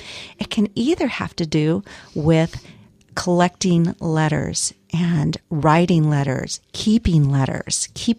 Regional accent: Chico, California, United States; moved away as an adult; my hometown, Chico, where I used to live for 53 years before I relocated here, I realized that my hometown had changed dramatically.

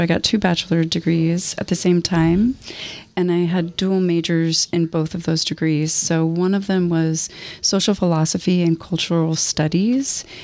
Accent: Portland, Oregon, United States; I grew up in Portland. I grew up in the Hawthorne District, right down the street from the Baghdad Theater. And I spent, until really my late 20s, early 30s in Portland.

